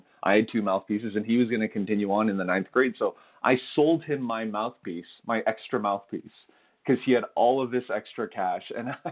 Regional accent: Canada; so I'm Korean Canadian, and my parents immigrated to Canada in the 70s.

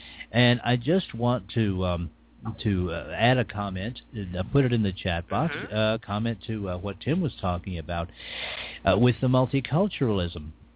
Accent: Texas, United States; because I come from Texas and I've been exposed to La Raza and many of their opinions for quite some time.

